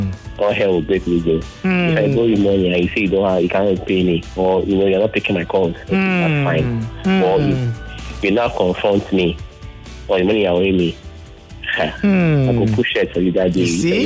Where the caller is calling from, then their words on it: Ikorodu, Lagos, Nigeria; I'm calling from the Ikorodu.